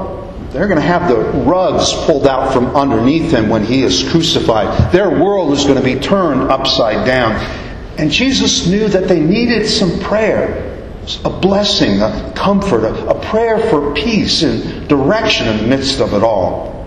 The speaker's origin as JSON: {"language": "English", "town": "Long Island", "region": "New York", "country": "United States", "tie": "born or raised there", "said": "Growing up in Long Island, I had two uncles and an aunt. And for the first several years, we did the family stuff, as much as Germans do family stuff."}